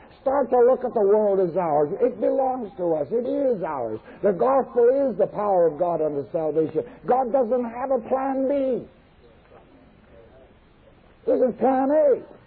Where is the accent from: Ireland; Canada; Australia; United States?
Canada; I'm a Canadian.